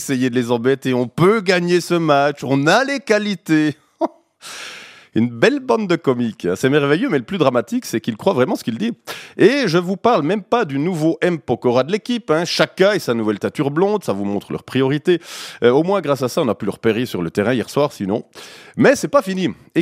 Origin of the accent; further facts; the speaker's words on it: Switzerland; d'avoir l'air con trop longtemps dans le tournoi en tant que Suisse